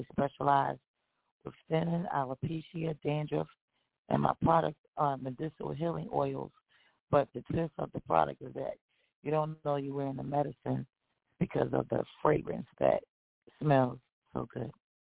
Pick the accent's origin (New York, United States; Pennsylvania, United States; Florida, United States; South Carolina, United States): Pennsylvania, United States; Philadelphia; Well, I'm from Philadelphia.